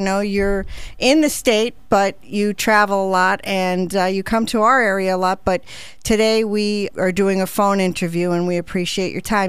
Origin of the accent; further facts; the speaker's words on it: Dunmore, Pennsylvania, United States; of course, we're from Dunmore, and we are over a mine